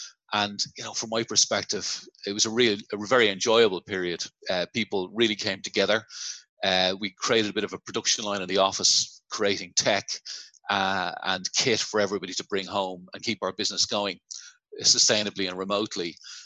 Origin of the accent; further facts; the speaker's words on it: Dublin, Leinster, Ireland; moved away as an adult; now in St Albans, United Kingdom; I'm not originally from St. Albans, where I'm living here, just on the northern edge of London. Originally from the south of Dublin. Been living here in the UK for 7 years